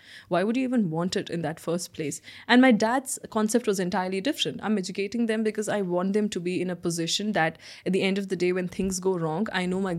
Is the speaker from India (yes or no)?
yes; Coorg, Karnataka, India; I am from Coorg. Very beautiful place. Beautiful location. It's a nice, cozy area with coffee estates and paddy fields and beautiful people there.